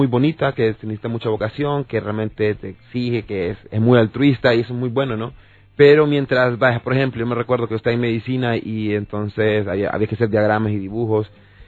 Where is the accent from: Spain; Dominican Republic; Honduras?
Honduras; me ha tocado mucho conocer el interior del país. Bastante, ¿no? Entonces, y eso también a mí me como hondureño, me enriquece, ¿no?